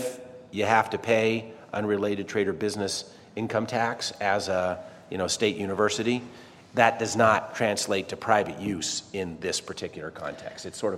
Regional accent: California, United States; But you know, I'm from California. I helped write the stem cell initiative that went into play there

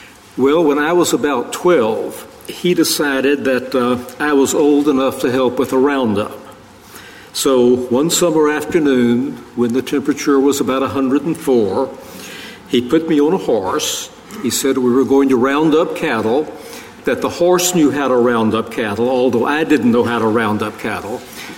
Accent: Gonzales, Texas, United States; I grew up in Gonzales. I attended the public schools there. My father was a rancher

